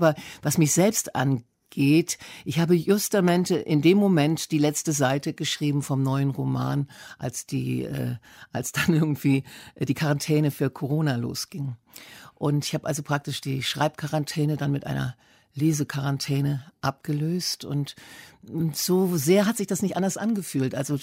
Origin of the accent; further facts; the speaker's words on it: Cologne, North Rhine-Westphalia, Germany; also born or lived in Düsseldorf; Ich war 4 Jahre alt, als wir nach Köln zogen, und das war mein großes Glück